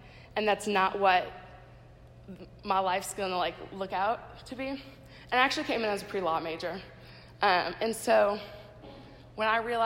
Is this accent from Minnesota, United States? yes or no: yes; Minnesota, United States; nobody had ever heard of it because I'm from Minnesota.